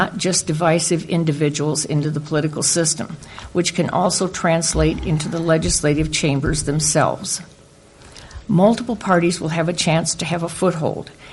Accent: Ames, Iowa, United States; I was born in Ames, and I've spent my whole life within its community, growing up on a farm 20 miles north of here.

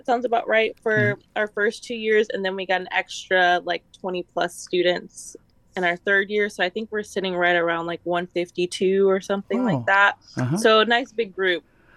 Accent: Savannah, Georgia, United States; I'm originally from Savannah, Georgia, and I'm actually coming to you from there right now. I'm on a 2-week break, so I'm back home visiting my family.

